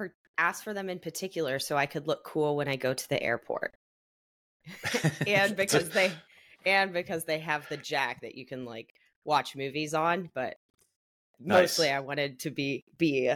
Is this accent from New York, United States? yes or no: no; Columbus, Ohio, United States; now in Austin, United States; Yeah, I'm originally from Columbus, Ohio, born and raised.